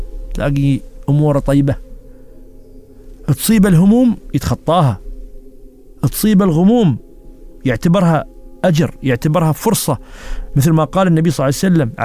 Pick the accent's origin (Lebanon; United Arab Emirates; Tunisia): United Arab Emirates; قال لي: من وين أنت؟ قلت له: من الإمارات.